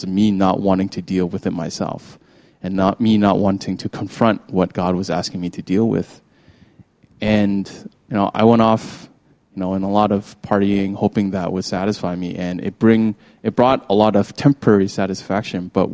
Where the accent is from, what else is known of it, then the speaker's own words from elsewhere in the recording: Vancouver, British Columbia, Canada; Like, I'm from Vancouver.